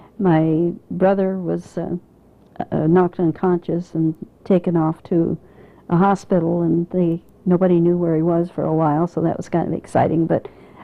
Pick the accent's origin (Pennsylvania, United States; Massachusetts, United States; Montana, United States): Montana, United States; Conrad; I was born in Conrad, Montana